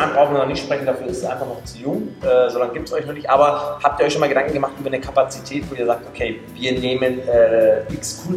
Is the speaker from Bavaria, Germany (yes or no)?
no; Bochum, North Rhine-Westphalia, Germany; Ich komme mit dir wirklich aus Bochum.